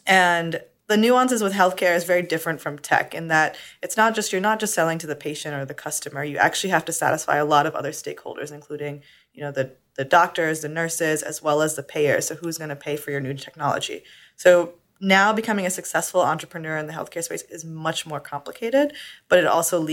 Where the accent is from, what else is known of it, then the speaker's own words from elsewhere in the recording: New York, United States; I'm from the coast, I'm from New York